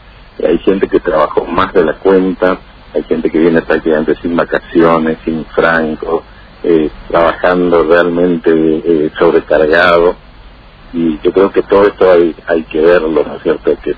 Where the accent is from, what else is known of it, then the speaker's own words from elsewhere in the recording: Argentina; nos merecíamos esto como argentinos.